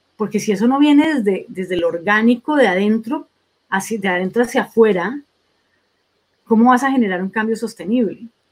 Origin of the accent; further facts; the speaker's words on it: Colombia; born there; incluso en Colombia, que es uno de los países que más conozco, porque es mi país natal